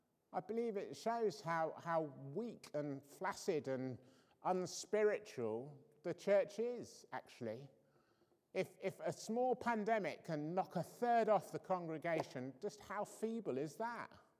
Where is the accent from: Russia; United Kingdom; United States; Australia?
United Kingdom; I think we were taught as British people to not get emotional.